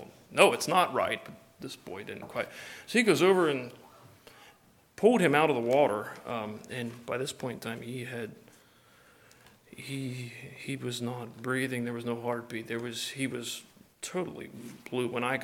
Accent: Cincinnati, Ohio, United States; Anytime he sees Cincinnati Bengals sign, he's all excited because that's my hometown.

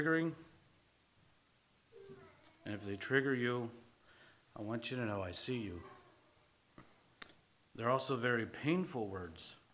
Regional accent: Lancaster, Pennsylvania, United States; As Paul said … We're from the Lancaster area here in Pennsylvania.

